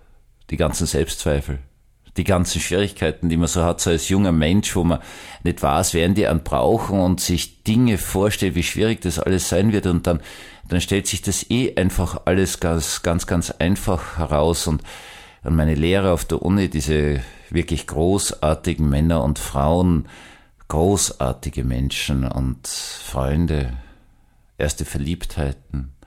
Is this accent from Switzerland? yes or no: no; Austria; wie man als Österreicher ein Visum gebraucht hat